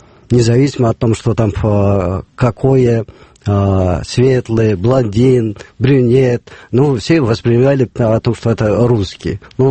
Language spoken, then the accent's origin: Russian; Uzbekistan; now in Russia; выхода с Узбекистана, живу в России достаточно долго